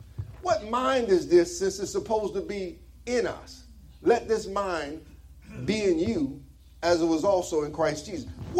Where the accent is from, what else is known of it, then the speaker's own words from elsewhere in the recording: Detroit, Michigan, United States; Well, you know, because I'm from Michigan myself, you know, so to be, yeah, I'm from Detroit.